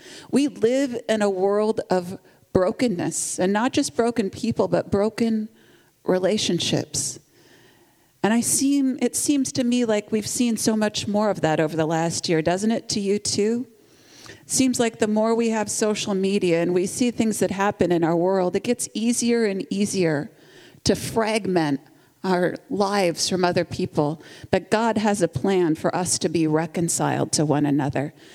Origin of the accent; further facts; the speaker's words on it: Kansas City, Missouri, United States; I'm from Kansas City, Missouri